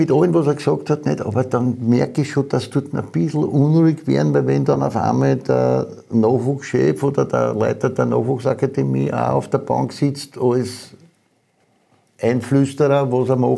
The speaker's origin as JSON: {"language": "German", "country": "Austria", "said": "Da bin ich Österreicher"}